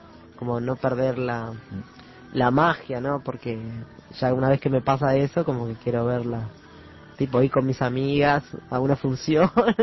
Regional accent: Tacuarembó, Uruguay; Sí, soy de ahí.

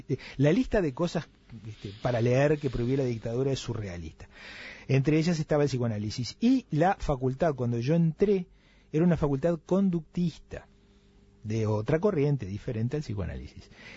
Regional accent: Uruguay; tan conservadores somos los uruguayos.

